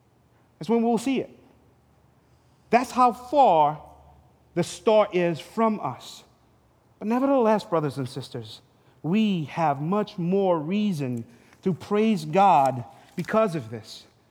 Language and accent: English; St. Lucia; But I remember growing up in St. Lucia, man